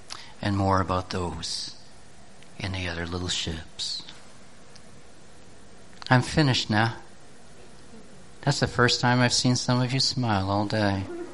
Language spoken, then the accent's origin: English; Canada; first language French; English is a second language; I'm French speaking, I'm Canadian, you're American and English speaking, it matters not.